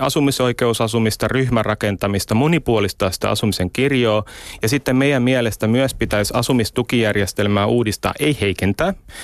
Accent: Turku, Southwest Finland, Finland; Pitää muistaa, että mä oon turkulainen ja mä en tunne näitä yksityiskohtia.

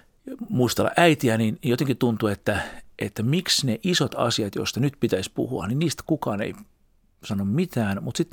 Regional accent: Porvoo, Uusimaa, Finland; tällaisesta keskiluokkaisesta porvolaiskodista, kun olin kotoisin alemman keskiluokan perheestä, missä äiti oli opettaja ja isä oli faktori

